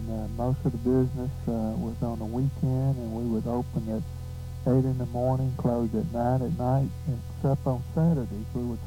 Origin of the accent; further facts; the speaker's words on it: Vicksburg, Mississippi, United States; born there; Yeah, I was born in Vicksburg, Mississippi. My family are Chinese, and in the Mississippi Delta region